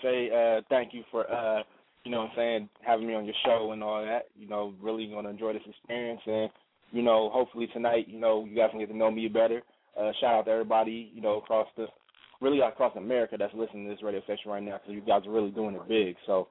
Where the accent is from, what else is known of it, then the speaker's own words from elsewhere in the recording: Columbus, Ohio, United States; I'm from Ohio, people. You know, definitely repping Cincinnati and also Columbus, you know, from Columbus, born and raised, doing my thing in Cincinnati.